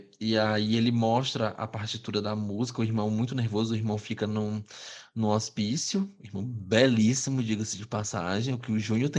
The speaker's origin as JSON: {"language": "Portuguese", "town": "Esperantina", "region": "Piauí", "country": "Brazil", "tie": "born or raised there", "said": "Aqui no Piauí Tem lá em Esperantina, minha cidade natal"}